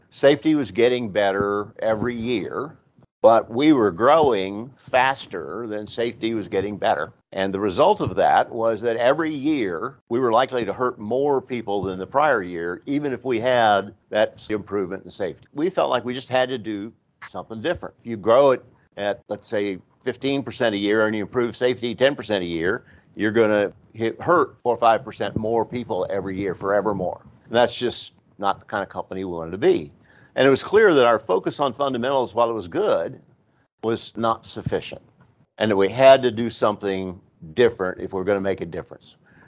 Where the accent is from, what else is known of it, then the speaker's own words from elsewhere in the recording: Dodge City, Kansas, United States; I was born in Kansas, Dodge City. Grew up there in Kansas, went to KU